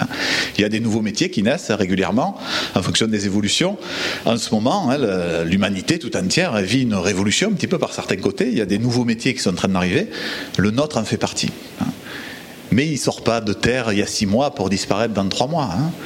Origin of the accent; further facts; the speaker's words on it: south of France, France; accent: southern French; avec mon accent, que je viens vraiment du sud de la France, une région que j'apprécie beaucoup.